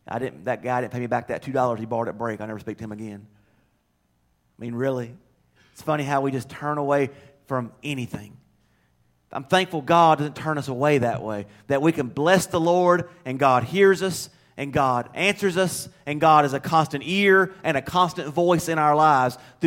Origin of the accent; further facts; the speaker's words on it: the South, United States; accent: southern; I know with my southern accent, some of you northerners have a hard time following what I'm saying.